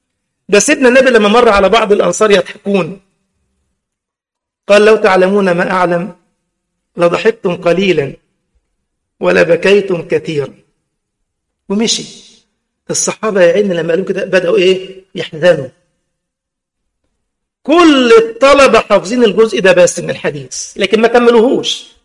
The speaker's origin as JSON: {"language": "Arabic", "country": "Egypt", "said": "ما شفتوش الزنقه عندنا في مصر في المترو دلوقتي يعني"}